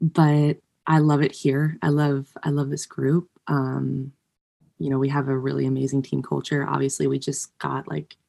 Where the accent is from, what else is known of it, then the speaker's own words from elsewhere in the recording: Westchester, New York, United States; I'm from Westchester, so not too far.